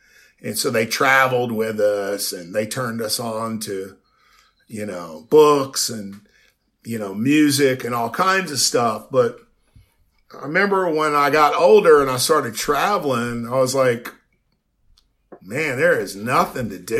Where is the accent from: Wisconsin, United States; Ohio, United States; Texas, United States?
Texas, United States; Beaumont; journey from being this little redneck kid who grew up on literally on Bayou Road was the name of it. I grew up on Bayou Road in Beaumont, and we had alligators and water moccasins